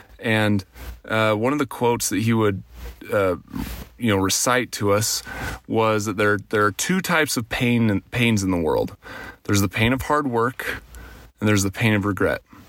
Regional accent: Idaho, United States; where I grew up in Teton Valley, a beautiful area, like I probably mentioned before, but we lived below a ski hill called Targhee, Grand Targhee Ski Resort.

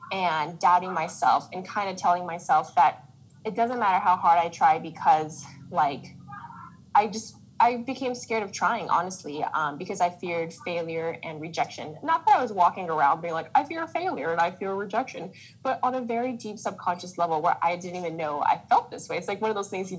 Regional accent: Irvine, California, United States; I just felt like a reject going there because I was from Irvine.

